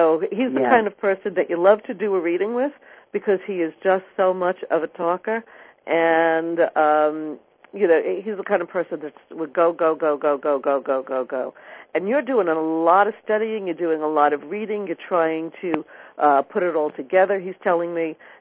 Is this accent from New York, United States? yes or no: yes; Brooklyn, New York, United States; accent: New York; Well, I've got one of those also, because I was born and raised in Brooklyn.